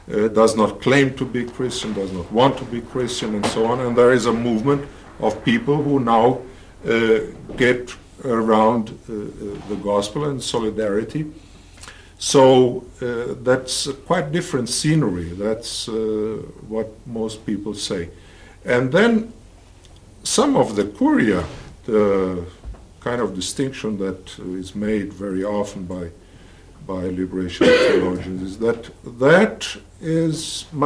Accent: Brazil; English is a second language; moved away as an adult; we come from Brazil, are we Hispanics or... and another category which is used here, that sounds kind of strange for us.

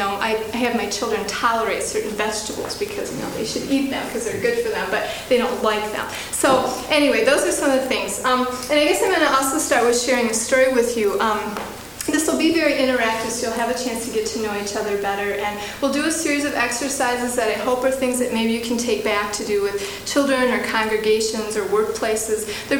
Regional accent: Midland, Michigan, United States; I grew up in Midland, Michigan, and Midland, Michigan was the headquarters of Dow Chemical.

